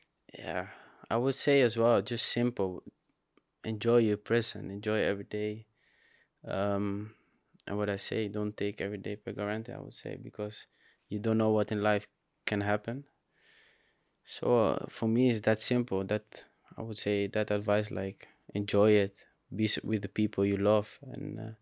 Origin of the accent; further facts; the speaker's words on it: Barcelona, Catalonia, Spain; Yeah, I grew up in Barcelona.